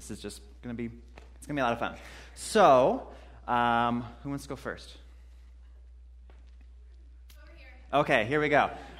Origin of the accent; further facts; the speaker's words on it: Spring Grove, Pennsylvania, United States; I'm originally from York County, a little town called Spring Grove. Most people know it by its smell. It's a paper town, so it smells like home.